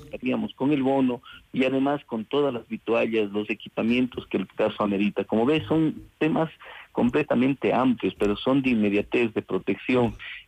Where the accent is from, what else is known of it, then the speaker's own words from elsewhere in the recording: Ecuador; Esa es una realidad que debemos hoy por hoy unificarnos como ecuatorianos